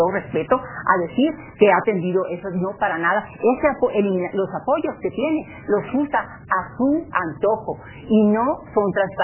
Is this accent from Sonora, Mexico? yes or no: yes; Hermosillo, Sonora, Mexico; En Hermosillo, Sonora, que es de donde vengo, se han incendiado niños adentro de las casitas